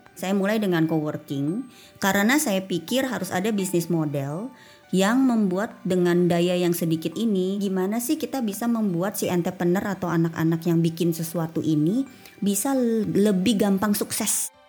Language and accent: Indonesian; Jakarta, Indonesia; kayak kita nih anak Jakarta dengan segala fasilitasnya